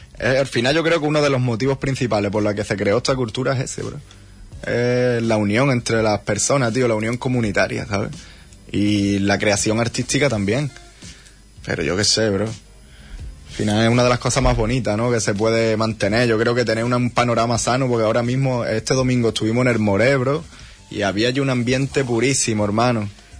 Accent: Huelva, Andalusia, Spain; Yo creo que se me nota bastante cada vez que hablo que soy de Huelva, ¿no?

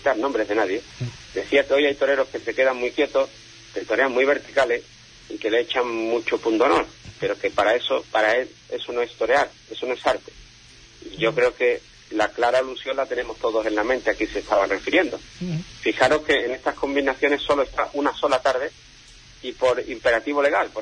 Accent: Seville, Andalusia, Spain; como sevillano, pues, y como torero joven

